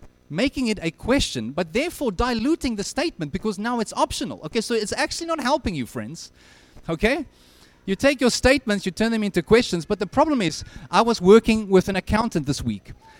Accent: South Africa; now in Canada; I'm a South African. I've been here for about 4.5 years, and I'm trying very hard to become a Canadian.

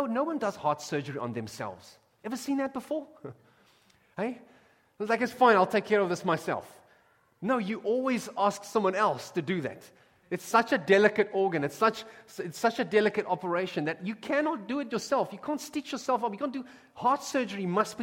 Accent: South Africa; As a South African, I've had to help some people

